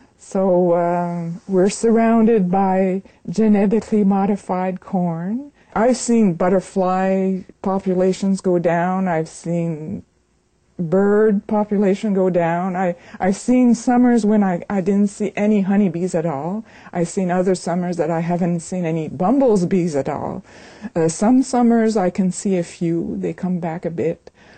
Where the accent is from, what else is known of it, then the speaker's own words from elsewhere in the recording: Richelieu, Quebec, Canada; born there; I was born here in Richelieu. My parents came from Montreal when they got married.